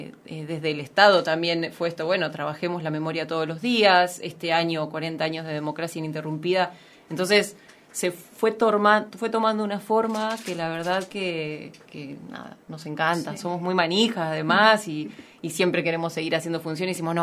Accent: La Plata, Buenos Aires Province, Argentina; born there; yo nací en La Plata, mi papá es de allá

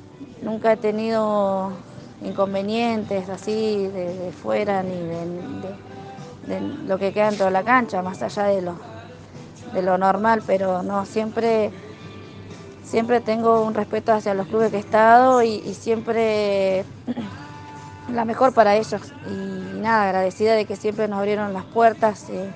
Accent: Arrayanes, Uruguay; De mi barrio, de donde me crié, de mi barrio, de donde nací, en Arrayanes.

